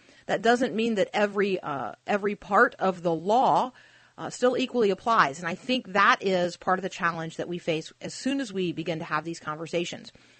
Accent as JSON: {"language": "English", "country": "United States", "said": "I don't necessarily view people as made totally equally to me as an American."}